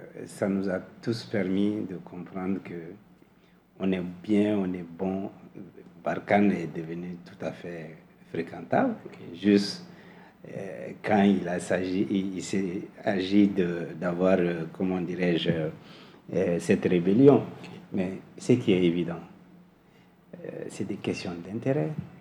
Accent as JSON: {"language": "French", "country": "Mali", "said": "nous revenons tous à la raison, nous sommes tous des Maliens"}